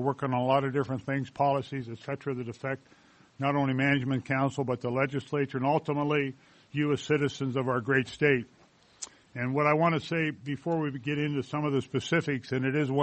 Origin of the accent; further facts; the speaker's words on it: Riverton, Wyoming, United States; I'm the Senate President. I'm from Riverton.